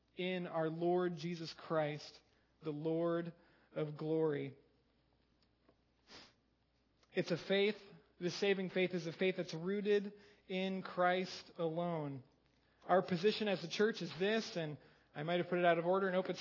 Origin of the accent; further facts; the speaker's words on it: Iowa, United States; Growing up in Iowa, and I don't know if this really has anything to do with Iowa